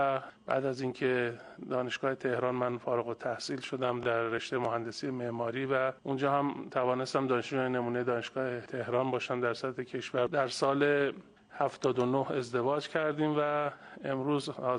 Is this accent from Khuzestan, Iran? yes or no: no; Qom, Iran; born there; در سال 1354 در شهر مقدس قم به دنیا اومدم.